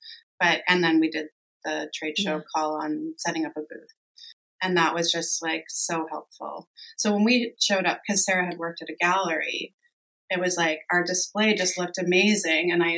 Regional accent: West Coast, Canada; And I think as a Canadian, that's like the best thing. I mean, also as a West Coaster

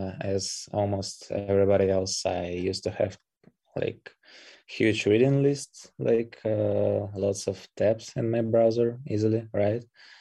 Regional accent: Belarus; also born or lived in Ukraine; Actually, originally I'm from Belarus, so all the problems started back in 2020 there after the robbed president elections.

